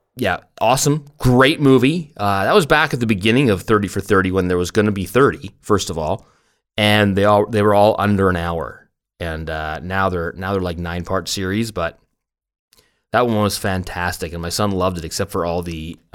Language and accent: English; Richmond, British Columbia, Canada; I grew up in Richmond as well